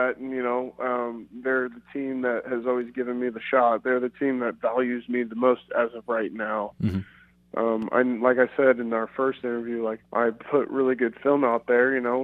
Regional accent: Denver, Colorado, United States; I was only in Denver for like a year, and that's because my dad was in the Air Force. I have no idea why that's my hometown.

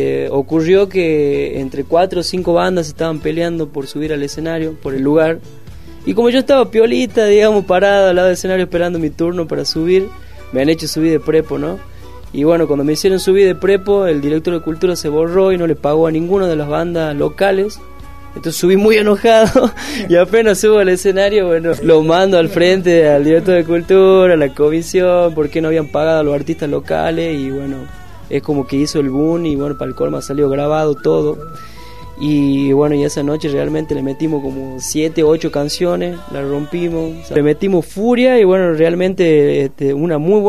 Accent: El Carmen, Jujuy, Argentina; Comenzamos tocando en mi pueblo, el Carmen, comenzando como un juego

